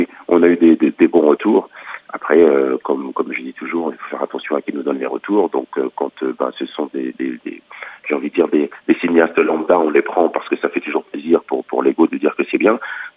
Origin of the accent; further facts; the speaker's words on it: Chartres, Centre-Val de Loire, France; Je viens du quartier de la Madeleine, c'est le quartier dans lequel j'ai grandi.